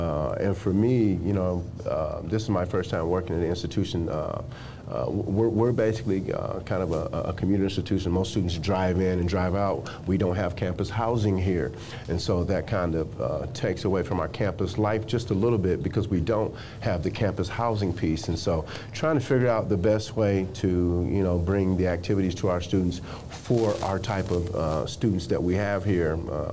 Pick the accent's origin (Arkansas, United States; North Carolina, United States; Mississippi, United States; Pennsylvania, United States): Arkansas, United States; So I came over from Arkansas on a basketball scholarship to play for Coach Eddie Sutton.